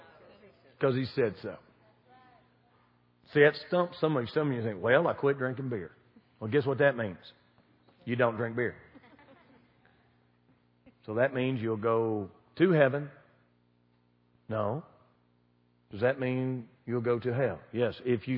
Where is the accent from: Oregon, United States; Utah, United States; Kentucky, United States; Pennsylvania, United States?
Kentucky, United States; I mean, we're from South Central Kentucky.